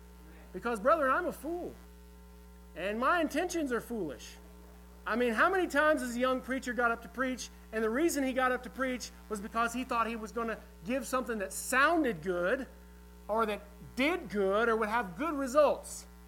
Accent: Oak Ridge, Tennessee, United States; I mean, I grew up in Oak Ridge, but I can't explain what Albert Einstein did.

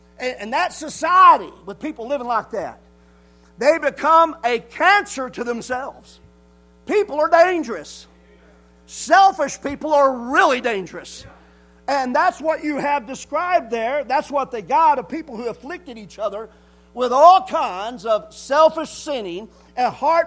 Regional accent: Appalachia, United States; I was raised in the South. And I'm not talking about the deep South. We're in the Appalachian. I love the Appalachian area. This is home.

